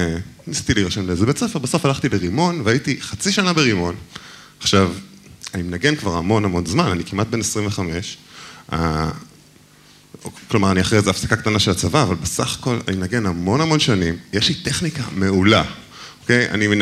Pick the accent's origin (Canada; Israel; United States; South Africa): Israel; Beersheba, Southern District; אז אני גדלתי בבאר שבע, ובאמת התחלתי לנגן בגיל כלום, בחמש וחצי